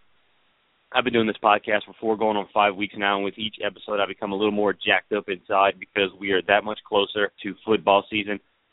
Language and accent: English; Eunice, Louisiana, United States; I am broadcasting live today from my hometown of Eunice, Louisiana, where I'm currently enjoying the festivities of my high school alumni co-ed softball tournament.